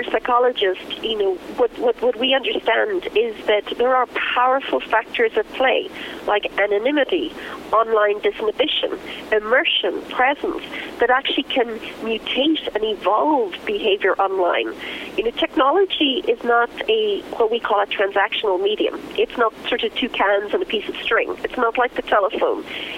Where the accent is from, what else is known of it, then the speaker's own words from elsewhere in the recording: Ireland; accent: Irish brogue; I run a research center at the Royal College of Surgeons in Dublin, so I'm truly cyber. I'm Irish.